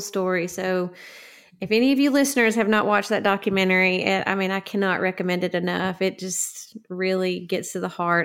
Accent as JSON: {"language": "English", "region": "Alabama", "country": "United States", "tie": "born or raised there", "said": "because I grew up in North Alabama in Lawrence County"}